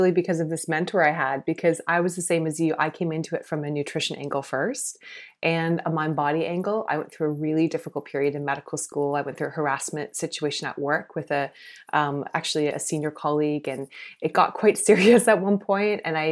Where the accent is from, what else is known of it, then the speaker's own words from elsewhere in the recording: South Carolina, United States; now in Canada; I grew up in the States, actually, not in Canada. And I grew up in South Carolina. So quite conservative area.